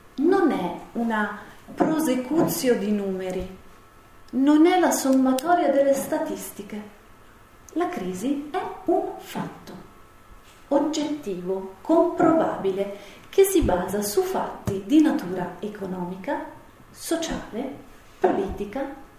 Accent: Umbria, Italy; moved away as an adult; Io sono umbra e mi sono trovata a dover andare all'estero per portare avanti il mio mestiere

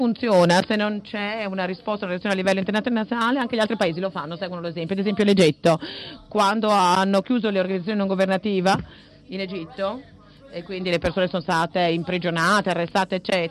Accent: Denmark; Italian is a second language; Io sono cresciuta in Danimarca

